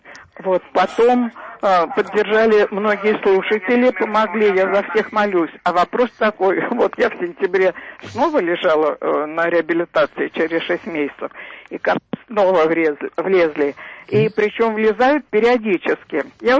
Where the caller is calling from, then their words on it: Moscow, Russia; из Москвы.